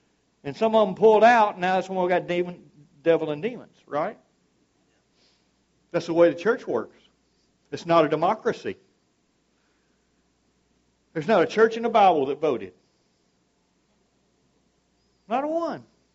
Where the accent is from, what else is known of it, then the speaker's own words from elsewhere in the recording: Castor, Louisiana, United States; My God, I'm from Castor, Louisiana, and I preached on 5 continents.